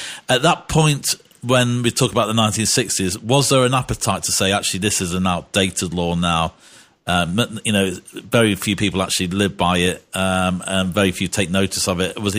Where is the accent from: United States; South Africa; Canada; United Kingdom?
United Kingdom; England; I'm an English British person. I don't know these words so well.